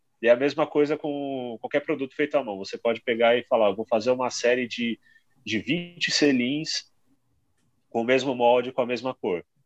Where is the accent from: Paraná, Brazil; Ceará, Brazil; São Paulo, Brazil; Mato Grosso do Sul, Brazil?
São Paulo, Brazil; Guarulhos; Eu sou de Guarulhos e eu fiz a faculdade inteira morando em Guarulhos e estudando em São Paulo.